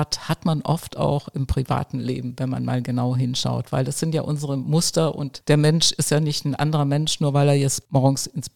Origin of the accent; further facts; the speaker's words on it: Rösrath, North Rhine-Westphalia, Germany; ich fahre mit dem Auto so alles anderthalb Stunden rund um meinen Heimatort hier, Rösrath.